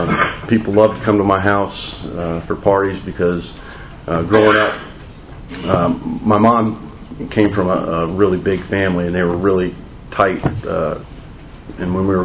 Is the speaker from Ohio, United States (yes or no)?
yes; Van Wert, Ohio, United States; also born or lived in Dayton; I was born on July 12, 1967, in Dayton, Ohio. Moved around with my parents, ended up in a small town where I grew up until the eighth grade, called Van Wert, Ohio.